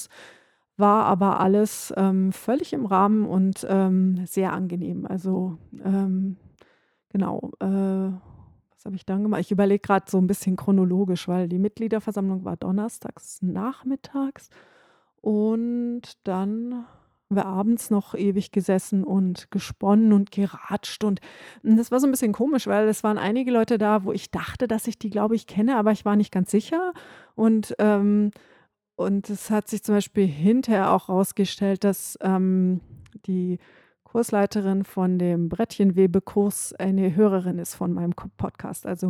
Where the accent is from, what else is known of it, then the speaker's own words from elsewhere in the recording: North Rhine-Westphalia, Germany; Da, wo ich aufgewachsen bin in Ostwestfalen, das ist Flachsgegend